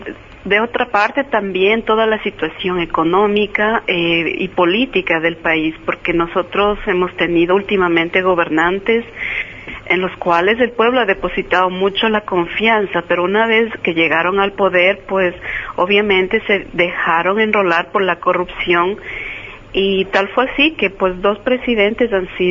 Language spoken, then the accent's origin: Spanish; Quito, Pichincha, Ecuador; born there; Yo nací en Quito